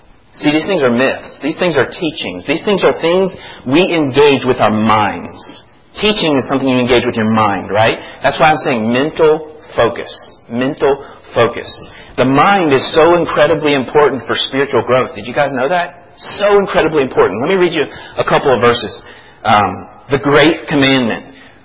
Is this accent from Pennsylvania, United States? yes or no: no; Florida, United States; You know, when I grew up in Florida, there was a season, and it may still be going on, but I'm not there.